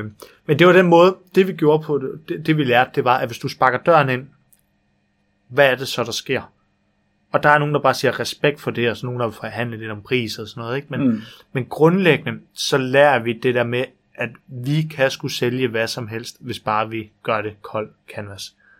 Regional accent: Jutland, Denmark; eller jeg er jo fra Jylland

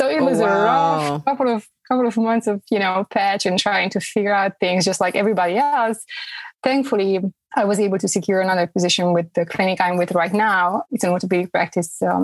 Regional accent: Romania; now in Fayetteville, United States; Originally, I'm from Romania. And as you mentioned, I've been in the States for about 15 years now

